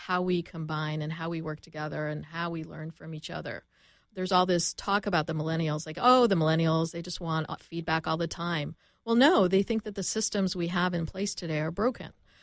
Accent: Canada; accent: Canadian; There's my Canadian accent coming out.

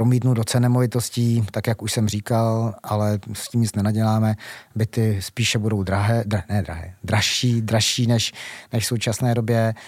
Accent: Prague, Czechia; protože jsem Pražák, jsem na to hrdý, že jsem Pražák

